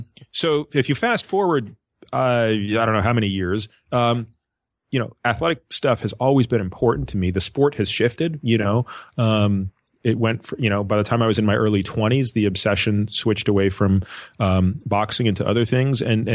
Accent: Canada; Well, growing up, Timmy and I grew up in Canada.

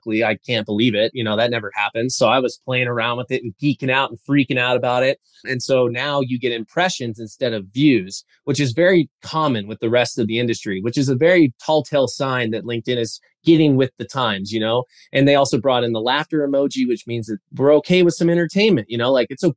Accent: Colorado, United States; I mean, hey, I'm from Colorado after all, right? So we're all about it.

